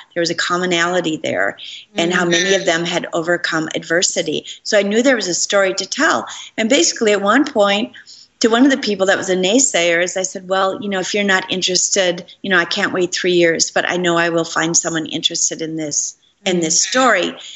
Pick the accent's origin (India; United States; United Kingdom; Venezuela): United States; Minneapolis, Minnesota; And then a month later, I came to my hometown in Minneapolis and was on WCCO and Care 11 news channels talking about my book.